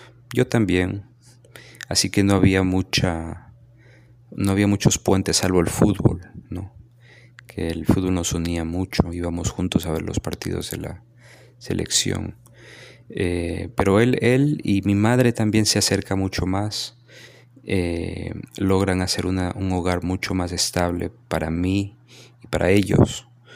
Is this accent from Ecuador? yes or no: yes; Ecuador; now in United States; Cambio un poco mi acento, interactúo mucho con mexicanos, no vuelvo al Ecuador durante 10 años